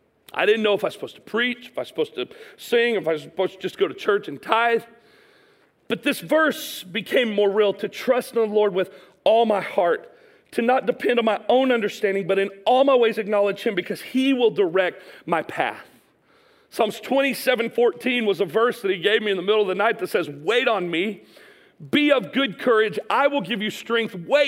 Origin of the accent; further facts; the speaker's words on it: Chattanooga, Tennessee, United States; I grew up on the University of Tennessee at Chattanooga's campus right next to the Kappa Sig house. So from the time we moved to Chattanooga when I was 10, so 10 until I was like 19, I lived next to a bunch of fraternity boys.